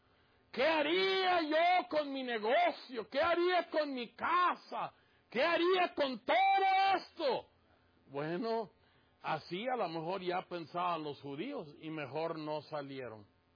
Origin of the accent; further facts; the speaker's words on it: Mexico; yo nomás porque soy de México